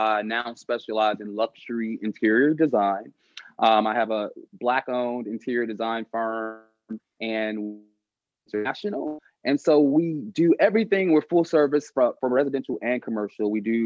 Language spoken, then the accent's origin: English; Chicago, Illinois, United States; I'm a Chicago native. I grew up what would be called a hybrid Chicagoan. So I was a West Sider and a South Sider equally.